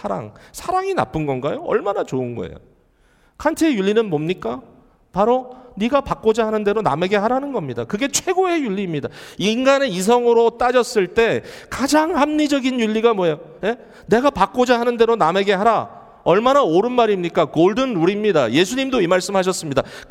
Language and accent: Korean; South Korea; now in United States; 저는 소수민족이죠. 제가 이민자 코리안 아메리칸으로서